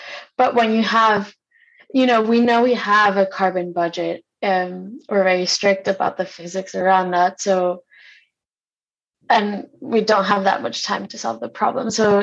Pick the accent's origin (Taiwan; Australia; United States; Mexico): Mexico; I'm originally from Mexico.